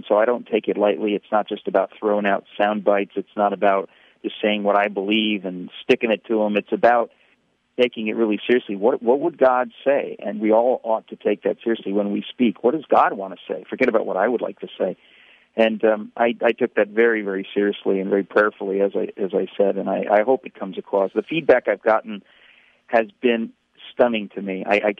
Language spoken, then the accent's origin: English; New York City, New York, United States; I'm a fast talker. I grew up in New York City. I live in New York City with my wife and daughter.